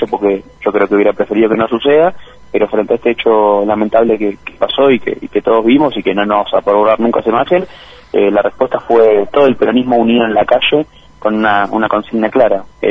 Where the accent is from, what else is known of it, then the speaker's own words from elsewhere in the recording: Buenos Aires, Argentina; now in Bariloche, Argentina; yo vivo en Lanús, soy de Buenos Aires, pero en este momento estoy en Bariloche